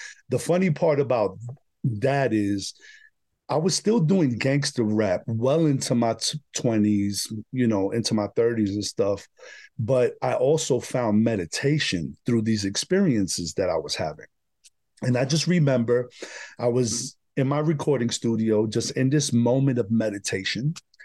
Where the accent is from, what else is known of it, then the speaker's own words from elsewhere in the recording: Bronx, New York, United States; I mean, being born and raised in the Bronx and in the neighborhoods that I was being brought up in, it wasn't really any other kind of music but the gangster, hardcore hip hop.